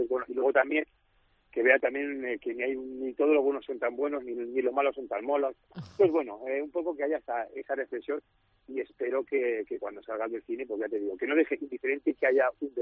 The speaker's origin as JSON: {"language": "Spanish", "region": "Aragon", "country": "Spain", "said": "También quieren hacer, como soy maño, quieren hacer también un estreno grande también en Zaragoza."}